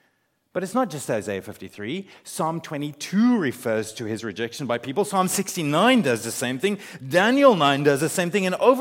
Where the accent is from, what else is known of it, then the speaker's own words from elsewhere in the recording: Humansdorp, Eastern Cape, South Africa; When I speak to people from far away and they ask me where I grew up, I say Jeffreys Bay, because there's a chance they might know about Jeffreys Bay. No one knows where Himansdorp is, right? I grew up in Himansdorp